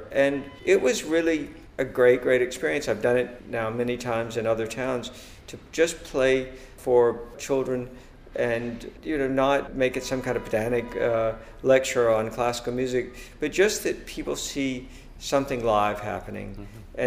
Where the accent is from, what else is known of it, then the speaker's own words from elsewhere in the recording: Mississippi, United States; accent: southern; With my southern accent, yes.